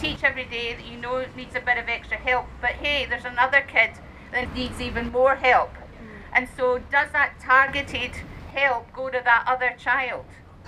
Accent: Scotland, United Kingdom; I grew up in Scotland in the Thatcher years in a mining village.

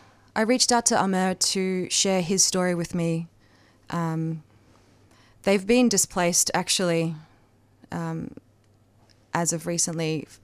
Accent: Beit Sahur, West Bank, Palestine; from a small village called Beit Sahur near Bethlehem in the West Bank. A long line of traditionally shepherds.

